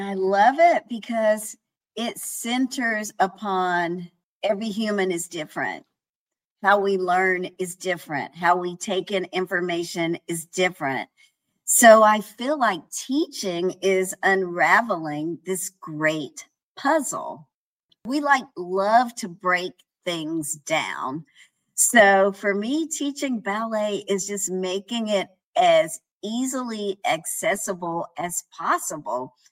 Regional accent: North Carolina, United States; I'm from North Carolina. And at the time I was growing up, it was the furniture factory of the world.

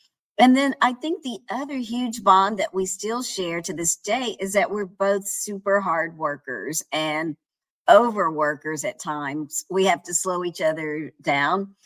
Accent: North Carolina, United States; I'm from North Carolina. And at the time I was growing up, it was the furniture factory of the world.

